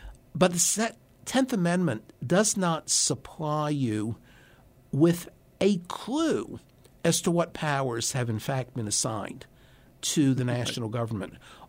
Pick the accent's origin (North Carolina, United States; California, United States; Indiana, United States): North Carolina, United States; I grew up in North Carolina.